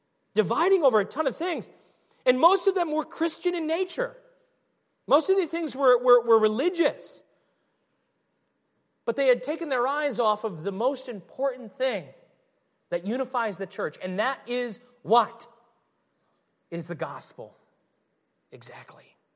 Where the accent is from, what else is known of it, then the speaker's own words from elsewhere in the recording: New England, United States; I'm in New England. I grew up in New England. I'm a New York Giants fan.